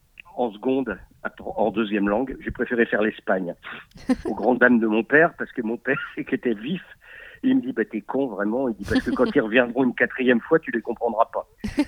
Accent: Hauts-de-France, France; je suis originaire de l'Aisne.

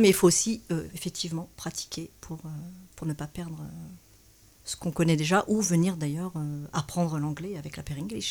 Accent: Amiens, Hauts-de-France, France; Ça ne se voit pas, mais j'ai 55 ans. Donc, je suis d'Amiens

